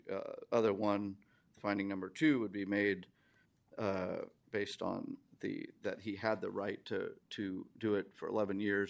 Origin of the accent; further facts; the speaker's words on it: Sanger, California, United States; I'm from Sanger.